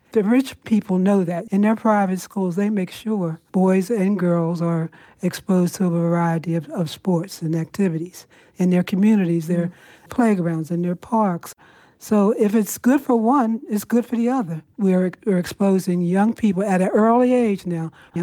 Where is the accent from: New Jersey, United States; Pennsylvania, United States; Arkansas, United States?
Pennsylvania, United States; Philadelphia; You know, I grew up in Philadelphia, a small black community.